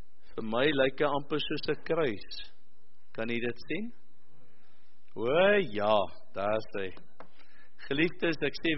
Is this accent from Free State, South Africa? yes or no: no; Western Cape, South Africa; accent: Cape dialect; Dis amper soos my dialek. My dialek kom uit die Kaap uit.